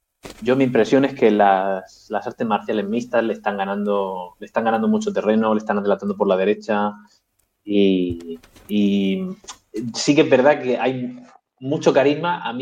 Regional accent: Region of Murcia, Spain; also born or lived in Texas; now in Netherlands; Tú piensas que yo soy de un pueblo de Murcia de 10.000 habitantes

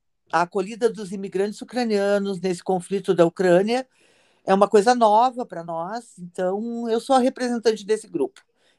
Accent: Porto Alegre, Rio Grande do Sul, Brazil; eu sou de Porto Alegre

